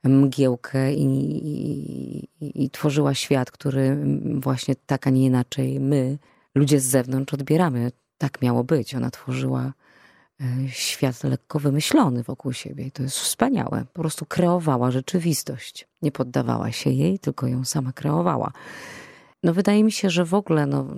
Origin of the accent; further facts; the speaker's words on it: Rzeszów, Subcarpathian Voivodeship, Poland; Jestem rzeszowianką, więc mam blisko.